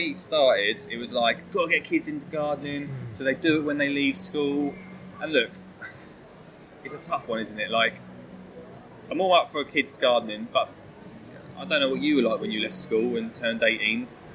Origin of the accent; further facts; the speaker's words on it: East of England, United Kingdom; I am from Essex as well.